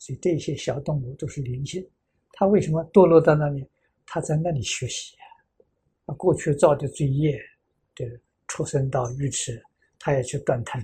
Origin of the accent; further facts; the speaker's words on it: Anhui, China; 最近这个安徽我老家那边有两个年轻人。